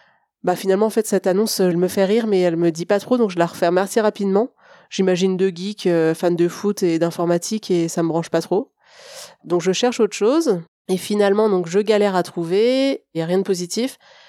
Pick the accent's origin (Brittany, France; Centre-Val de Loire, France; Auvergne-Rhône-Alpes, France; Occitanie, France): Brittany, France; Rennes; moved away as an adult; now in Nantes, France; En octobre 2015, j'arrive à Nantes. Je viens de Rennes, en fait